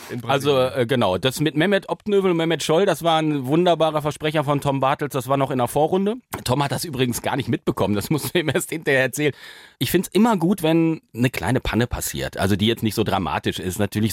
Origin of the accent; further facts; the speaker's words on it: North Rhine-Westphalia, Germany; Und ich kam als Ostwestfale dann dazu, kannte Köln überhaupt nicht